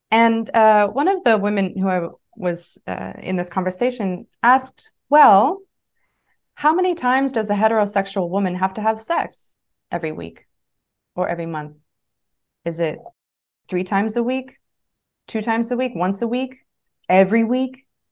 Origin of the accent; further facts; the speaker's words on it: United States; I come from a culture where it's not so common. I come from the United States